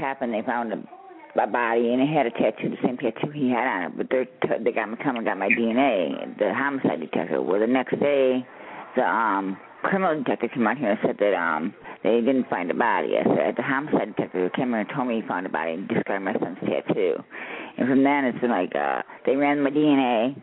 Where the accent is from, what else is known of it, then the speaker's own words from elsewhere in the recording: Florida, United States; I'm from Citrus County, Florida.